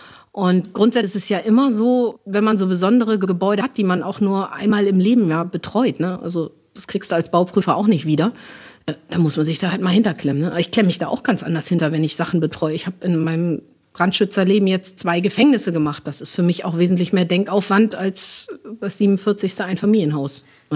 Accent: Northern Germany, Germany; ich komme aus Norddeutschland

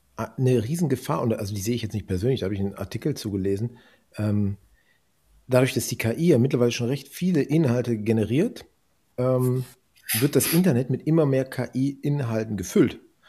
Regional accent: Düsseldorf, North Rhine-Westphalia, Germany; Ich kannte mich früher hier in meiner Heimat Düsseldorf mega gut aus.

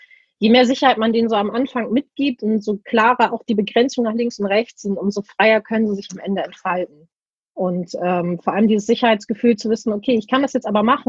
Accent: Laboe, Schleswig-Holstein, Germany; Ich bin genau da aufgewachsen, wo ich jetzt auch noch bin. Also ich habe mich hier auch nicht wirklich aus dem Umkreis wegbewegt. Bin ein gebürtiges Nordlicht, ein sehr glückliches Nordlicht. Und meine Eltern, wir haben immer in Laboe gewohnt.

